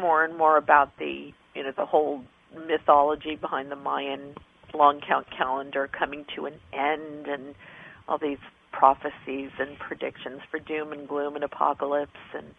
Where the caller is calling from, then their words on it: San Diego, California, United States; I am in San Diego, California.